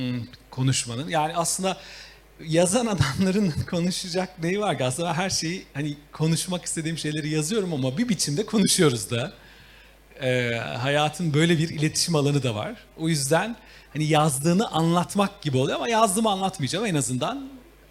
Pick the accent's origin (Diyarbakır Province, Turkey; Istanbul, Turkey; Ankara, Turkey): Istanbul, Turkey; Zeyrek'te doğdum ben.